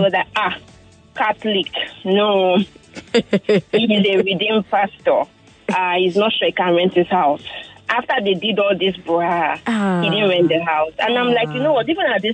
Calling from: Lekki, Lagos, Nigeria; I'm calling from Lekki.

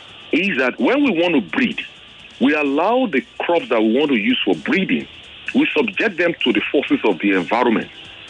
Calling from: Ikorodu, Lagos, Nigeria; I'm calling from Ikorodu.

